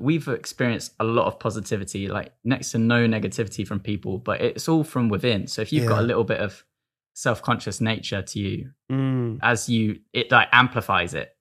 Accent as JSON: {"language": "English", "region": "South West England", "country": "United Kingdom", "said": "I'm from Devon"}